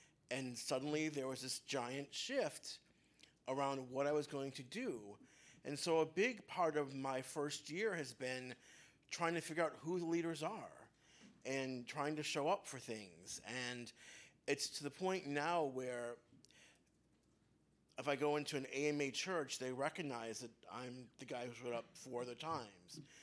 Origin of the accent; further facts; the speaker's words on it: Detroit, Michigan, United States; So as a member of the Detroit diaspora, it really hurts me to hear someone talk about my hometown in the way it gets often it's spoken about